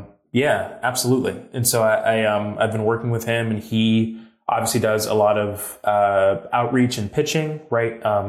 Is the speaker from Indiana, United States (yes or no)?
no; Georgia, United States; now in New York City, United States; my dad's from Mississippi. My mom's from Atlanta. I grew up just outside of Atlanta in the suburbs. But like, yeah, I moved to New York City with a suitcase